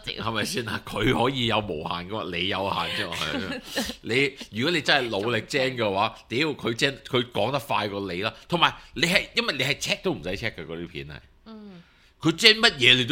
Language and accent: Cantonese; Hong Kong; 你覺得我哋香港人可能局限噶嘛